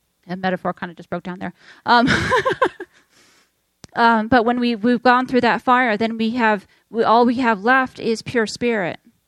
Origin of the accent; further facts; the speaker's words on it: United States; If I know that I am a woman, I know that I am American